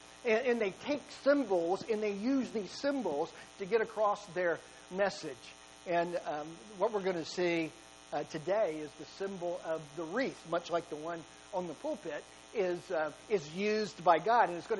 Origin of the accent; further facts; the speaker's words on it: Arkansas, United States; Now, I'm from Arkansas, so hook'em horns is an obscene gesture as far as I'm concerned.